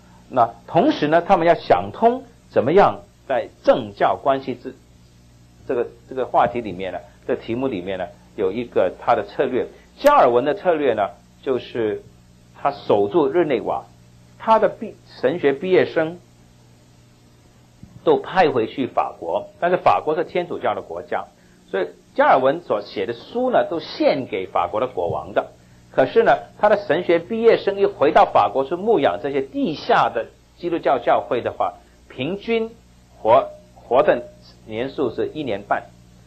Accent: Hong Kong; 所以我们小的时候在香港呢什么都不懂

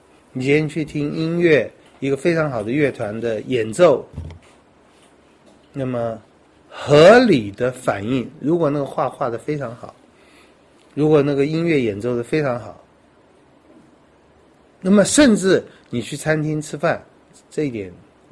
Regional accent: Taiwan

